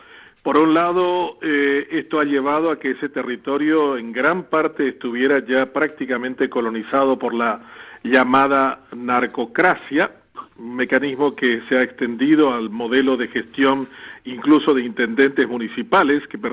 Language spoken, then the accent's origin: Spanish; Asunción, Paraguay; first language Guarani; Spanish is a second language; also born or lived in Paraguayan interior; esa es mi primera lengua. Yo viví en el interior hasta los 8 años y luego emigré a Asunción, la primera lengua con la que estoy absolutamente uniformado con la tradición y la cultura es el guaraní.